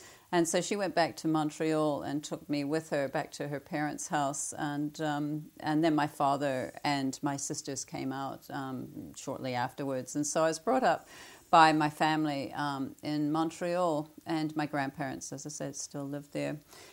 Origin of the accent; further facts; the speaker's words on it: Hinuera Valley, Waikato, New Zealand; So I was brought up in the Waikato, born and brought up in the Waikato in the Hinuera Valley.